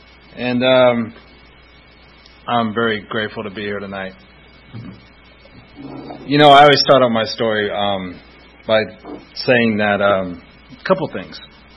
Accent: Atlanta, Georgia, United States; born there; I was born in Atlanta. My mom was a drug addict, and she was Irish, and that is all that I know about my mom.

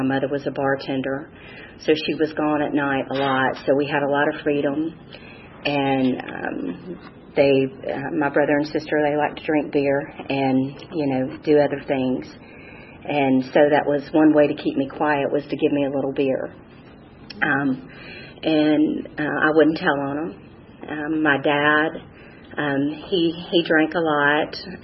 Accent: Alabama, United States; also born or lived in Atlanta; And we moved from Atlanta to Alabama, a small town in the country, cornfields. It was just in the middle of nowhere.

